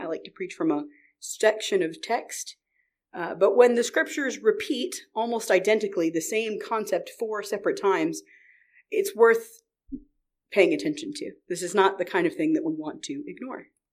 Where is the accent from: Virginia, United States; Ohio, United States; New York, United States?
New York, United States; I come from New York, you all know this, and New York is apple country. I grew up with access to what felt like a million different types of apples, right?